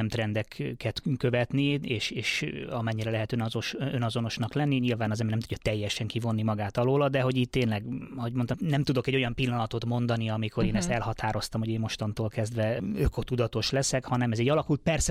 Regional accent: England, United Kingdom; én félig angol vagyok, ugye anyanyelvi szinten beszélek angolul

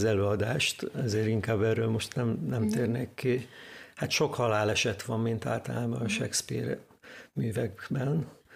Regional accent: Dombóvár, Tolna, Hungary; most például Dombóvárra hívnak, a szülővárosomba

